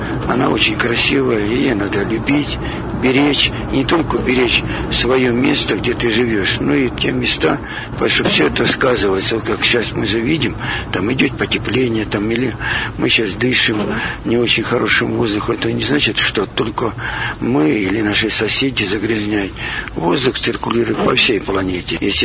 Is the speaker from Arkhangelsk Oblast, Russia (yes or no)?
yes; Arkhangelsk Oblast, Russia; мы все из Поморов, с Архангельской области, но тогда губерния была, соответственно, у меня в роду священники и моряки, и рыбаки